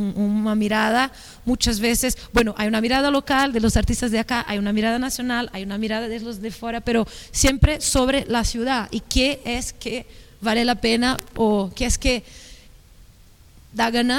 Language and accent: Spanish; São Paulo, Brazil; also born or lived in Germany; vengo de São Paulo y ya trabajé en Alemania, en muchas partes, y vengo como con un equipaje internacional